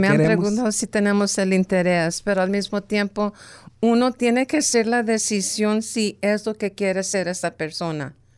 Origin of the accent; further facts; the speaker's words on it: Porterville, California, United States; Yo soy nacida en Porterville. Porterville son mis raíces